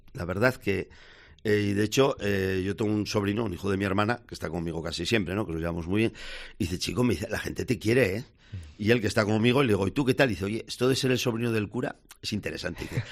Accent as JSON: {"language": "Spanish", "town": "Falces", "region": "Navarre", "country": "Spain", "said": "Yo soy de la Ribera, soy de Falces, estoy enamorado de mi pueblo"}